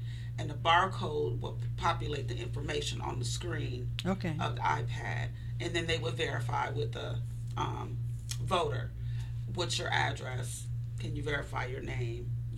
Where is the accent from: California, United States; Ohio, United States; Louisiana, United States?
Ohio, United States; Marion; I'm from Marion, Ohio.